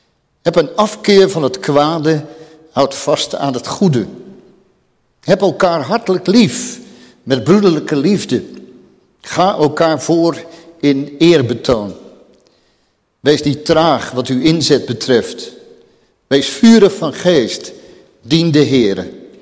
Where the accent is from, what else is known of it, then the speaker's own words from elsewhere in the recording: Haarlem, North Holland, Netherlands; Ik ben geboren en opgegroeid in Haarlem, in het westen. Als derde van een gezin van 6 kinderen.